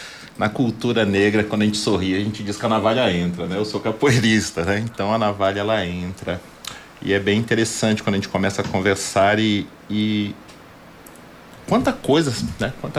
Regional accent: Curitiba, Paraná, Brazil; Eu sou da capital, sou de Curitiba, a capital mais negra do sul do Brasil.

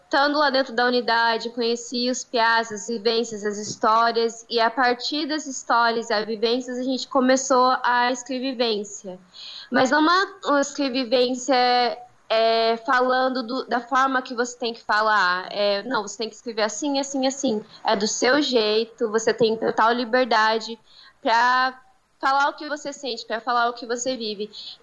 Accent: Londrina, Paraná, Brazil; Eu vim da Zona Oeste de Londrina, lá do Jardim Olímpico.

